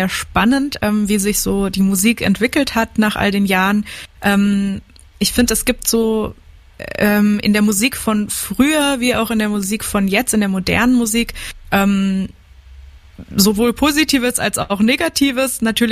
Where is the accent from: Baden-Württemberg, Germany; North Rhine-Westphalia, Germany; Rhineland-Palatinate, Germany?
Baden-Württemberg, Germany; Genau, also ich bin vom Bodensee aus dem Landkreis Konstanz bei Radolfzell unten. Ich versuche immer meinen Dialekt ein bisschen außen vor zu lassen